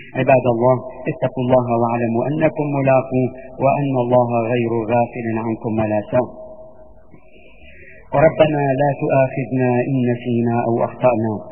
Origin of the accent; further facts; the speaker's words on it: Syria; فنحن كسوريين خاسرين